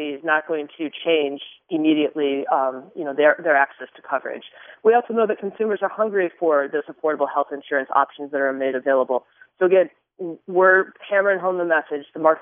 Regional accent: Kalamazoo, Michigan, United States; I was just talking to an individual the other day in my hometown of Kalamazoo

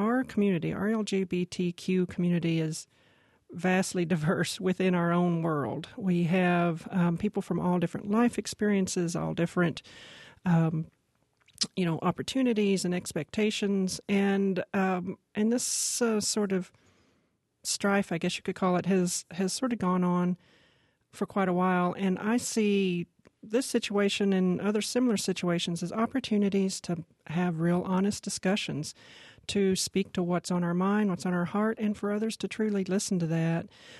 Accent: Fayetteville, Arkansas, United States; Well, I am a native Arkansan, born and raised in Fayetteville, Arkansas, and pretty much just stayed in that region.

